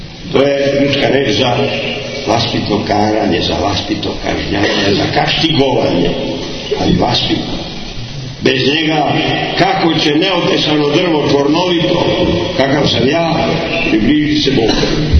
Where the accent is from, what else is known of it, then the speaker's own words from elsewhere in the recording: Montenegro; mi smo Crnogorci